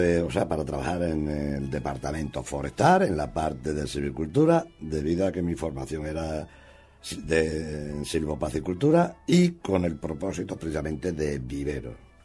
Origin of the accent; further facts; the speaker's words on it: Extremadura, Spain; No, soy extremeño y con orgullo lo digo. Y de la parte norte de Extremadura, provincia de Cáceres, en la zona de La Vera, al sur de Gredo.